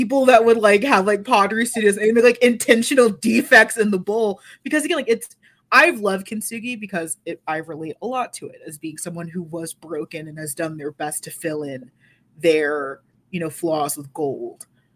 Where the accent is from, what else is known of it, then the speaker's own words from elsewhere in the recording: United States; I don't get to do that being African-American, because I'm either from Africa, which no one likes. Everyone is still super racist against Africans. Or I'm obviously an American.